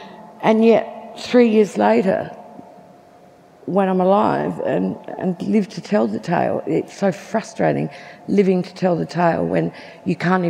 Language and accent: English; Ireland; I'm Irish